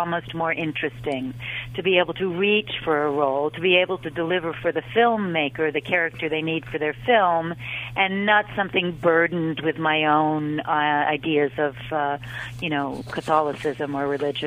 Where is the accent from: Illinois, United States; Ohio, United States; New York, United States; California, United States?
New York, United States; New York City; I was raised in New York City with really no religious anything, you know, for a long time.